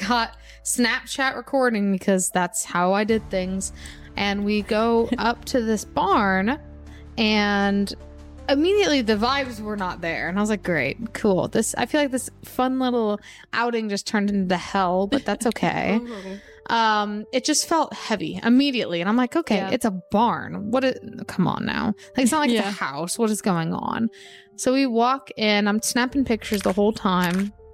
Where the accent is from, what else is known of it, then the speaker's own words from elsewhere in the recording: Missouri, United States; Growing up in Missouri, I had a friend who lived out in the boonies, as we say